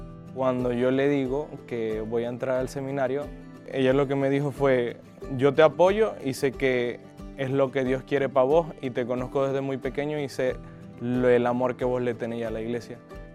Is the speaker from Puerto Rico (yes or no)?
no; Venezuela; vengo de Venezuela. Desde muy pequeño participaba en todo